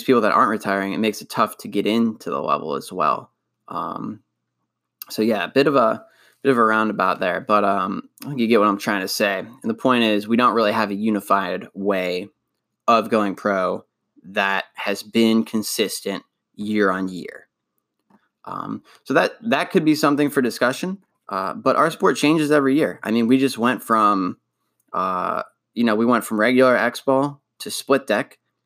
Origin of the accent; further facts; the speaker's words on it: Cleveland, Ohio, United States; moved away as an adult; now in Boston, United States; I live in Boston now, but I was, you know, born and raised in Cleveland.